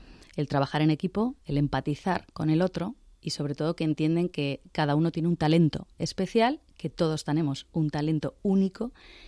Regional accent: Zaragoza, Aragon, Spain; now in Madrid, Spain; Yo soy de Zaragoza.

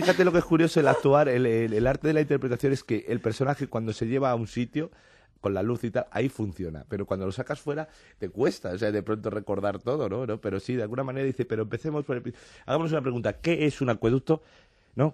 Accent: Spain; Somos actores españoles, en un sentido somos latinos, como los italianos, tenemos una serie de gestos muy distintos

